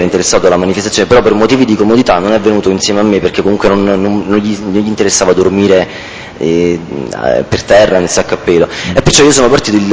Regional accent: Avella, Campania, Italy; io sono, abito ad Avella, che è un paese in provincia di Avellino, tra le due province proprio di confine, tra la provincia irpina di Avellino e la provincia napoletana.

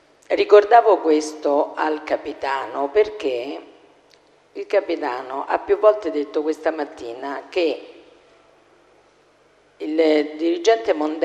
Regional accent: Rome, Lazio, Italy; No, io sono di Roma.

